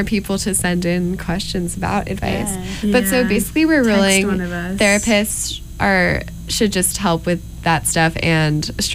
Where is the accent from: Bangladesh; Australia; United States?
United States; Seattle, Washington; I'm from Seattle.